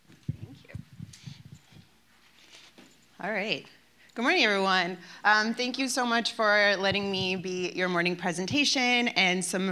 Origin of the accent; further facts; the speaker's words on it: Toronto, Ontario, Canada; I grew up in Toronto. I was born in Toronto in the Jane Finch area, which now we call a priority neighborhood.